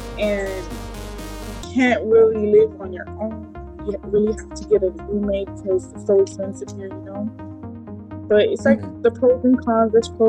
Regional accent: Florida, United States; now in Canada; I'm from Florida, but I live in Canada.

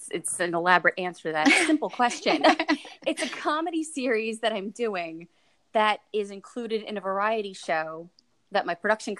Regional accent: New Jersey, United States; I'm from New Jersey. I'm a filmmaker.

